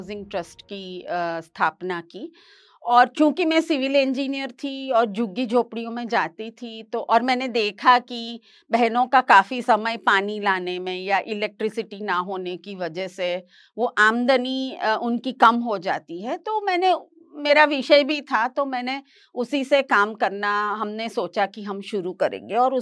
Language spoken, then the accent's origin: Hindi; Ahmedabad, Gujarat, India; मैं अहमदाबाद गुजरात में पैदा हुई और बचपन तो वैसे ही हंसते खेलते गुजर गया। जो मेरे पिताजी थे वो अहमदाबाद के इंडियन इंस्टीट्यूट ऑफ मैनेजमेंट में प्रोफेसर थे और माताजी थी वो शिक्षिका थी, तो घर में तो एक मध्यम वर्ग का माहौल था।